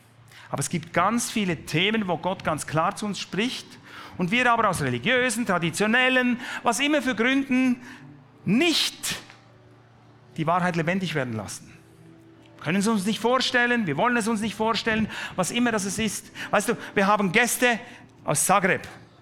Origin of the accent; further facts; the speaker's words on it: Switzerland; weil einfach eine andere Perspektive kommt, die ich als Schweizer nicht habe.